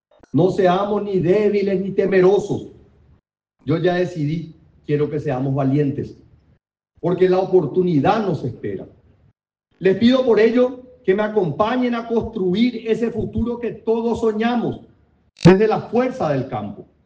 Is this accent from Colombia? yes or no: no; Paraguay; Que como paraguayos nunca nos falte la fuerza para cuidarla, la sabiduría para honrarla y el coraje para defenderla.